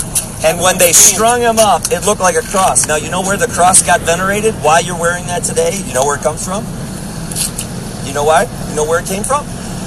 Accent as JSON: {"language": "English", "region": "Wisconsin", "country": "United States", "said": "Where am I from? I'm from Wisconsin."}